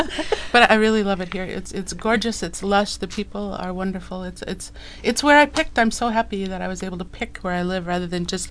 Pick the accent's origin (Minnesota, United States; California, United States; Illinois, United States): Minnesota, United States; moved away as an adult; now in Oregon, United States; Oofta, I am from Minnesota. And at the age of about 35, I realized that I had had my lifetime's allotment of snow.